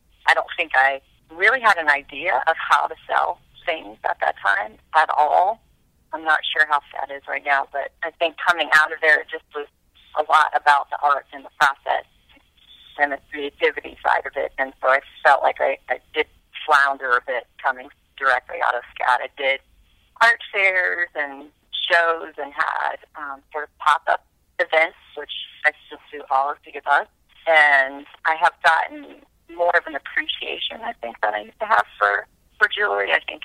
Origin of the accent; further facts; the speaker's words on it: Asheville, North Carolina, United States; my dad is still an architect in Asheville, but he has been a potter and he's a painter as well. And my mom had a huge loom in our basement growing up